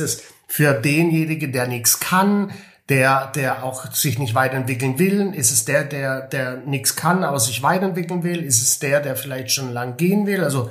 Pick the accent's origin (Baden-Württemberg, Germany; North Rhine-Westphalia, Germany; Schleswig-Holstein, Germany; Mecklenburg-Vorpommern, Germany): Baden-Württemberg, Germany; ich komme aus dem Schwabenland.